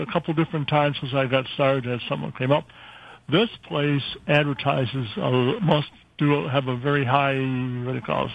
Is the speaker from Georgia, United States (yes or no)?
no; Alaska, United States; And when you hear my comments, you'll understand why I'm from Alaska.